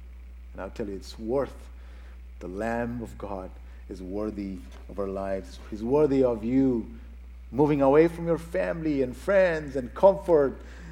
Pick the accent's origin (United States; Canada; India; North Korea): India; Heather is from here in the U.S., and I'm from India